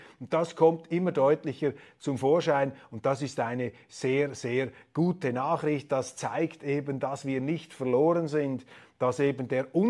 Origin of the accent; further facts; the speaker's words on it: Switzerland; also das ist für mich jetzt als Schweizer nicht mehr ersichtlich.